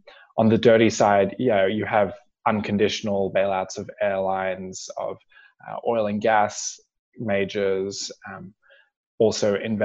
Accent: Australia; So I'm Australian

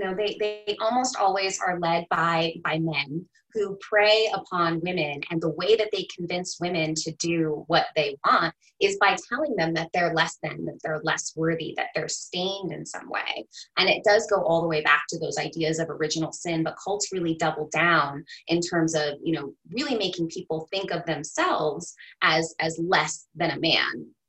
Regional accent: Arizona, United States; So I grew up in Arizona, and not that far away from me was the Fundamentalist Church of Latter-day Saints

